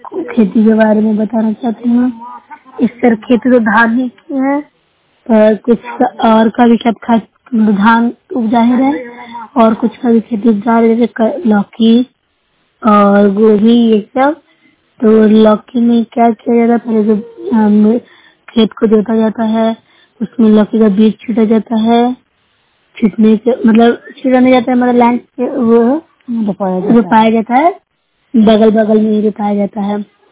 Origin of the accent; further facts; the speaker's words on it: Bihar, India; मैं नौसा ब्लॉक से हूँ, जिला ललनंदा से।